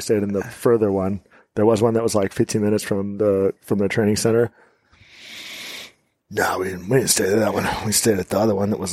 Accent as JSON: {"language": "English", "town": "Chicago", "region": "Illinois", "country": "United States", "said": "Man, I'm from Chicago, right? So, like, traffic doesn't normally bother me."}